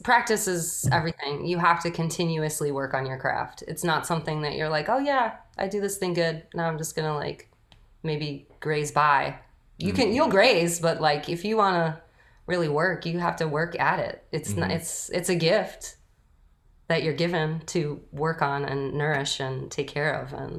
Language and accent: English; New York, United States; Yeah, they really like my accent when I travel. They really, really like it.